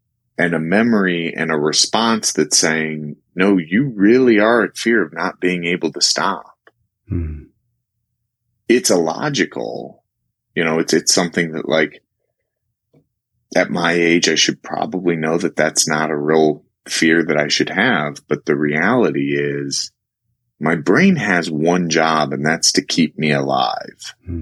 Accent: Illinois, United States; I grew up in Illinois, so I always attributed a lot of like scary emotions to big thunderstorms.

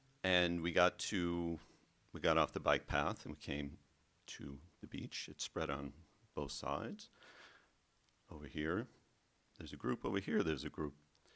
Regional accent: United States; It'd probably be illegal in my hometown, in the middle of America.

